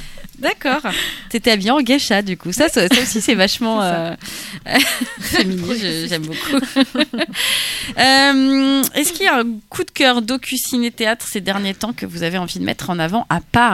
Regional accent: Rennes, Brittany, France; bon, bref, je suis rennaise.

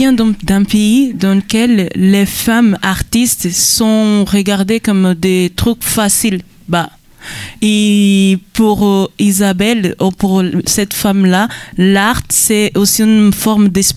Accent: Angola; first language Umbundu; French is a second language; Ma langue maternelle, c'est Umbundu.

